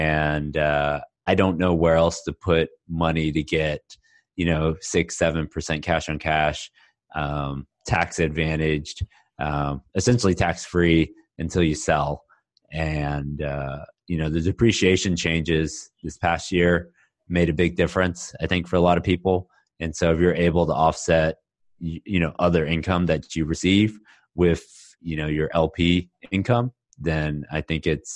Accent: Houston, Texas, United States; now in Dallas, United States; I mean, I was born and raised in Houston, went to school in Austin, and I've been in Dallas for 12 years now.

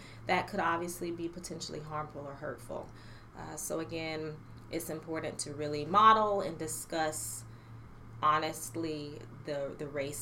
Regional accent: Stafford, Virginia, United States; So I am originally from Virginia. I claim Virginia. My father was in the Coast Guard, but we essentially landed in Stafford, which is Northern Virginia. And so that is home to me.

